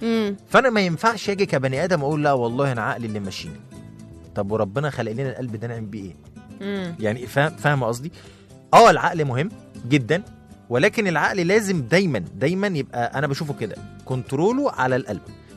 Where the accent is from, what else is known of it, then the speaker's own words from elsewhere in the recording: Egypt; عندنا في مصر في مشكله كبيره جدا، ان في ناس بتوهم عقولها وقلوبها.